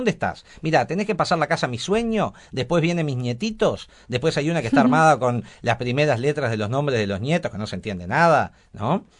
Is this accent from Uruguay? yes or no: yes; Trinidad, Flores, Uruguay; a Trinidad, que yo soy de Trinidad y las recomiendo ir, que es divino, o por lo menos se vive tranquilo.